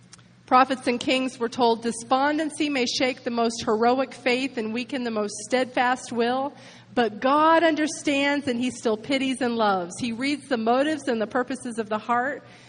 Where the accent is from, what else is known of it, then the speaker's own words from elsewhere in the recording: United States; I mean, I know I come from the United States of America, but just because I come from there, that doesn't mean I'm made of money.